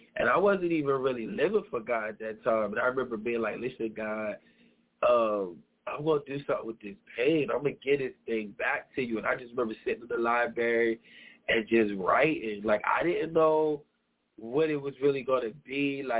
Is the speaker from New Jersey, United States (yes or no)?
yes; Trenton, New Jersey, United States; but I came from Trenton. I didn't have, like, we weren't rich or anything.